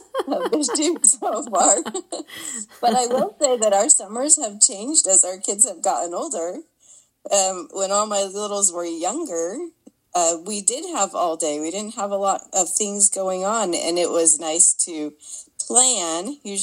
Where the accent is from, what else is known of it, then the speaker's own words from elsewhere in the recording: Manti, Utah, United States; from Manti.